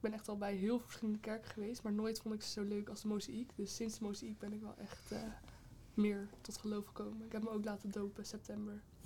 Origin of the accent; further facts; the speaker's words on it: Voorschoten, South Holland, Netherlands; ik ben 13 jaar en kom uit Voorschoten.